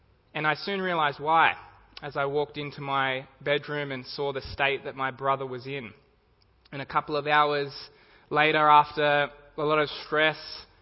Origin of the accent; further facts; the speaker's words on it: Campbelltown, New South Wales, Australia; We grew up in Campbelltown, so that had happened a lot back there